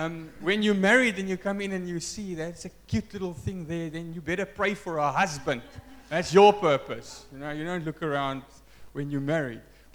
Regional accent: South Africa; first language Afrikaans; English is a second language; I'm Afrikaans, so English is my second language.

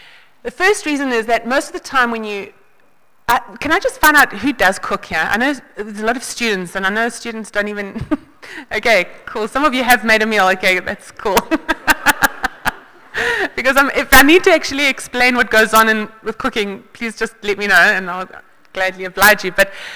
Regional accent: Johannesburg, Gauteng, South Africa; now in Franschhoek, South Africa; We're from Johannesburg originally, well, I am, and the small town of Franschhoek has really welcomed us.

